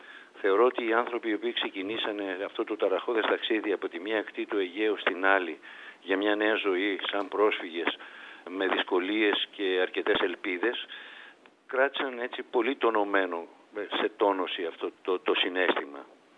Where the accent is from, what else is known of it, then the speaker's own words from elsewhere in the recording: Peristeri, Attica, Greece; Εγώ μεγάλωσα στο Περιστέρι, μια προσφυγική συνοικία εκείνη την εποχή, μια πολύ ώριμη πόλη τώρα πια, όπου υπήρχε έντονο το συνέθιμα το αεκτζίδικο.